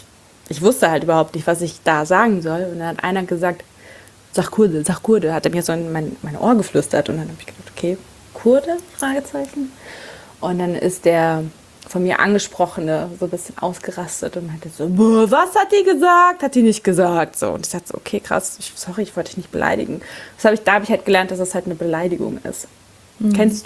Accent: Kazakhstan; Na, bist du Russin, dann kommst du bestimmt aus Kasachstan. Ja, genau.

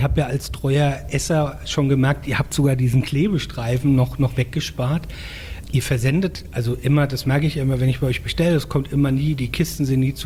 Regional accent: Rhineland-Palatinate, Germany; bei uns in Rheinhessen sagt man Bettinger, ein Teig mit Erdbeeren drauf.

